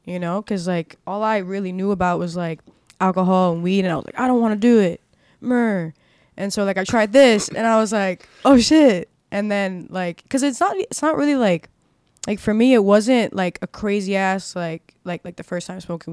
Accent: Miami, Florida, United States; I was born and raised in Miami.

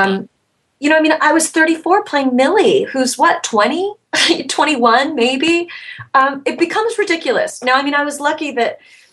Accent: New York, United States; Jason and I are the same age, and we grew up together in New York. Do you know, we came of age at the same time in New York

